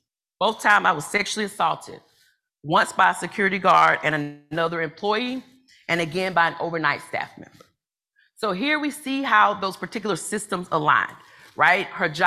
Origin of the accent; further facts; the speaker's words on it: Georgia, United States; one of the states that had no hate crime laws, which was Georgia, which is my home state